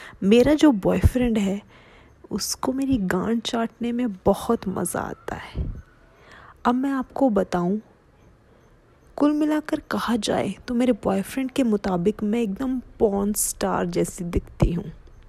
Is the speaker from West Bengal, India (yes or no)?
yes; Kolkata, West Bengal, India; now in Pune, India; मैं कोलकाता की रहने वाली हूँ, लेकिन जॉब के लिए पुणे में आना पड़ा।